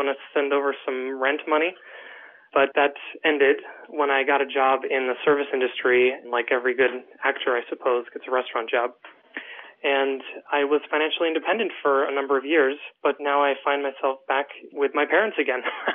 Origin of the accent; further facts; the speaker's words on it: Pelham, Massachusetts, United States; now in New York, United States; I'm from Pelham, Massachusetts, and I first felt financially independent about 3 months after I graduated from college in 2007.